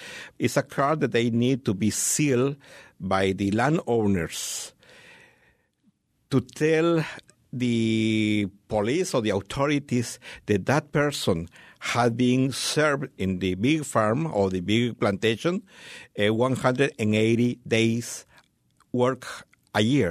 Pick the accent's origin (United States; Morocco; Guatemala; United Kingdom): Guatemala; Yes, I am from Guatemala.